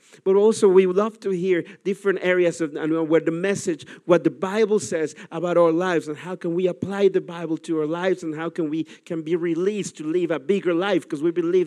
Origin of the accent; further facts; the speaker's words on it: Mexico; English is a second language; now in Netherlands; I'm originally from Mexico, and I promise the church that I will, at the end of the year, speak some more Dutch for sure.